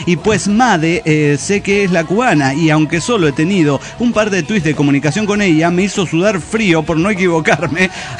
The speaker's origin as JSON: {"language": "Spanish", "country": "Bolivia", "said": "sobre todo con las personas que se quejan de la sequía en mi país, Bolivia"}